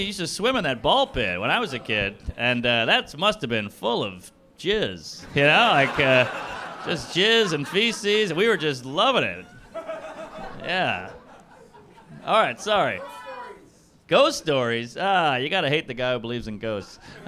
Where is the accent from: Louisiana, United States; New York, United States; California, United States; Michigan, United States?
Louisiana, United States; New Orleans; I'm from New Orleans. Fun town. Yeah. Hell of a town. Not a great place to grow up, if I'm being completely honest. I grew up in a dilapidated mansion in a poor black neighborhood